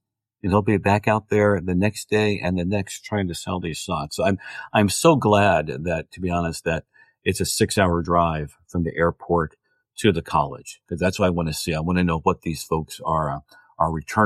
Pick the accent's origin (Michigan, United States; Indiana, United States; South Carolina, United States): Indiana, United States; I'm from Indiana, so I know my corn and my soybeans, but I've never actually seen tea fields.